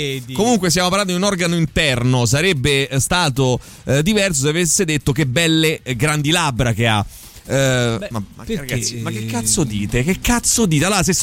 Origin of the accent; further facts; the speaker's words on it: Romania; È vero, io sono rumena.